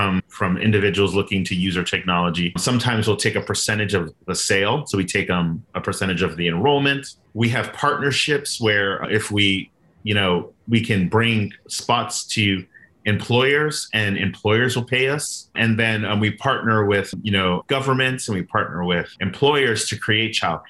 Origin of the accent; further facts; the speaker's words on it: Miami, Florida, United States; my parents are immigrants. They're from Honduras. I grew up in Miami. I was the first in my family to go to college.